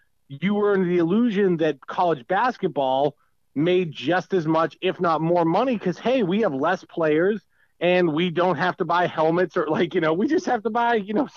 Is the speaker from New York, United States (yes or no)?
yes; Syracuse, New York, United States; I'm from Syracuse.